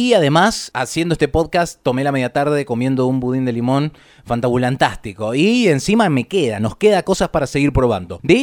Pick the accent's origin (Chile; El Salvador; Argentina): Argentina; vengo de la casa de Maradona, de la devaluación, del narcotráfico, la impunidad de los criminales, la xenofobia, antivacunas, devaluación. ¡Argentina, papá!